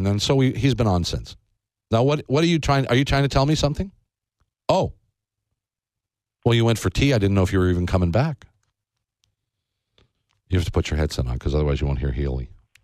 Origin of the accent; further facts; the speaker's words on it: Canada; when you think about the best hockey you've seen in your life as a Canadian